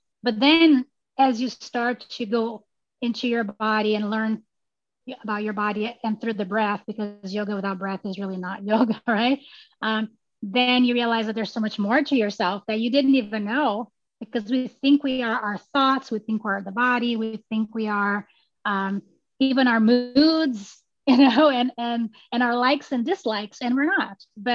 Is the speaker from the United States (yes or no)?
no; Brazil; moved away; I am originally from Brazil, but I've been here, you know, I think 26 years, maybe longer at this point, I've lost count.